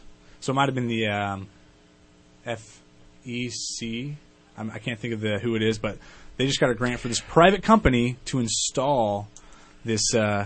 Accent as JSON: {"language": "English", "town": "Weaverville", "region": "California", "country": "United States", "said": "I'm from Weaverville originally."}